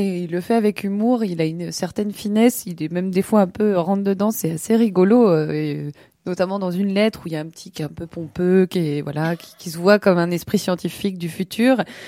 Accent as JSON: {"language": "French", "country": "France", "said": "nous on est français"}